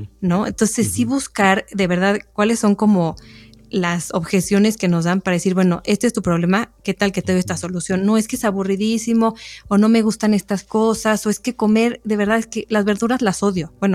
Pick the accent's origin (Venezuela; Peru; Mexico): Mexico; ¿A quién no le encanta como buen mexicano desayunar unos chilaquiles?